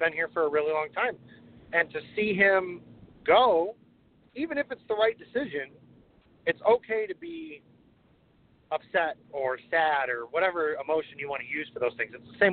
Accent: Chicago, Illinois, United States; It's against the Chicago Bears, the team that is in my hometown.

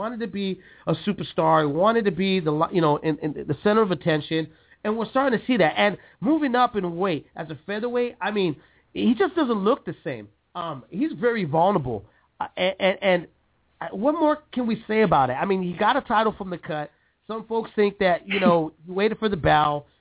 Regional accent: San Jose, California, United States; I'm from the Bay. I'm from San Jose, California.

